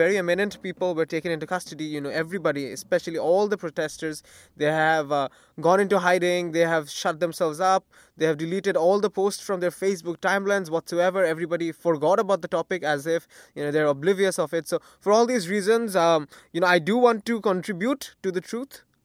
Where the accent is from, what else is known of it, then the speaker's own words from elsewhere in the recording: Dhaka, Dhaka Division, Bangladesh; I am a teenager from Dhaka, the capital of Bangladesh, and I am an English medium student